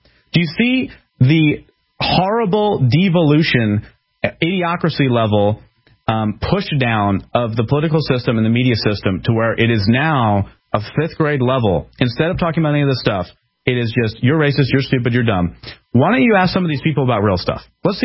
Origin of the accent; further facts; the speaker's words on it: East Coast, United States; that's a true East Coaster right there, and I can tell you that because I'm from the East Coast.